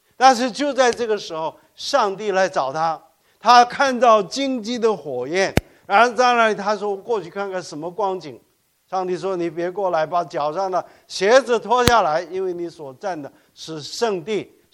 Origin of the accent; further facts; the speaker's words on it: South Korea; 我在韩国长大，